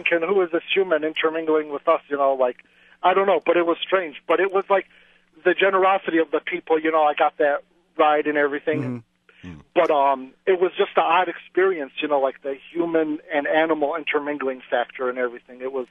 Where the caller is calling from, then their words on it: Flat Rock, Michigan, United States; Yeah, I am … from Flat Rock